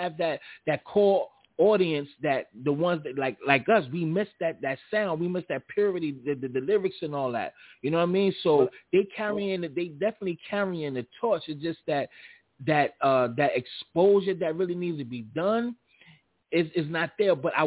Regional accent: New York, United States; Well, I'll say I have to, because I'm a New Yorker.

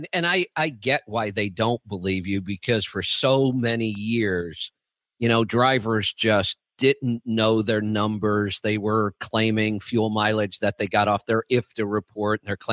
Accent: Cuyahoga Falls, Ohio, United States; born there; You know, I was born in Cuyahoga Falls, by the way.

